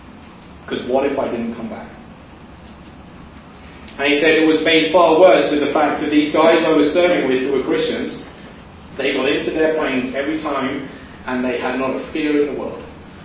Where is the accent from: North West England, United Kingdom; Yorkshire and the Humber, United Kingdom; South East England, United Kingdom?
South East England, United Kingdom; Eastbourne; My hometown, Eastbourne.